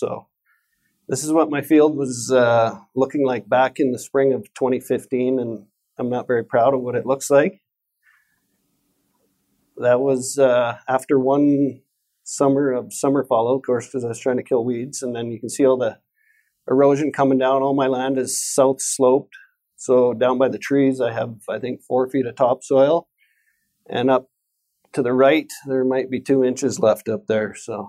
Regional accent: Sexsmith, Alberta, Canada; I'm from Sexsmith, Alberta. It's in the county of Grand Prairie. Sexsmith in the late 40s was known as the grain capital of the British Empire.

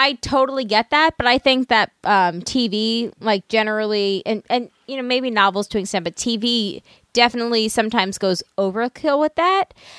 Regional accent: Northeast, United States; I didn't say something that sounded stupid because I'm from the Northeast, which happens to me frequently.

